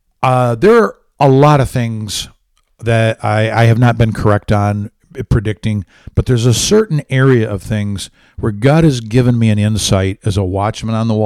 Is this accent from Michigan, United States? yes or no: yes; Michigan, United States; Hey, I'm from Michigan.